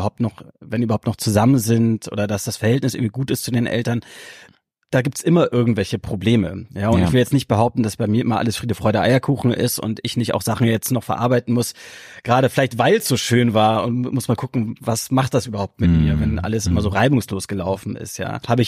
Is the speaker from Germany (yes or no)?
yes; Hamburg, Germany; Ich meine, ich lebe und bin hier aufgewachsen in Hamburg, liebe diese tolle Stadt.